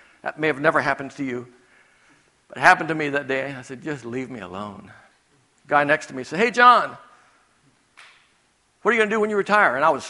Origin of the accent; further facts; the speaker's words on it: Rio de Janeiro, Brazil; I grew up in Rio de Janeiro, Brazil. At that time, Rio was the capital city of Brazil.